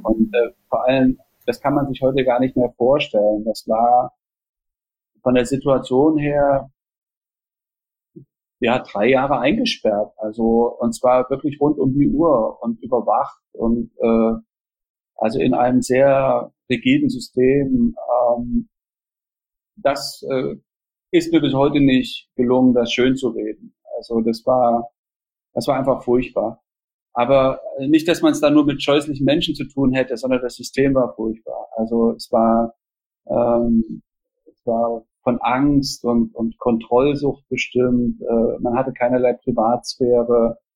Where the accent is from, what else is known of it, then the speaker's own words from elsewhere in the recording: Jena, Thuringia, Germany; in Jena Ost, wo ich aufgewachsen bin.